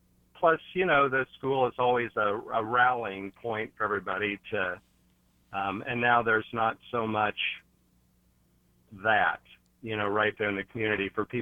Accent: Marquette, Kansas, United States; my hometown is in McPherson County. It's called Marquette, population 600.

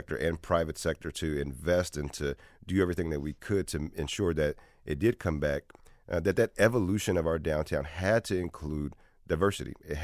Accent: Columbus, Ohio, United States; Being born and raised in Columbus, I remember memories of downtown and what it was for me.

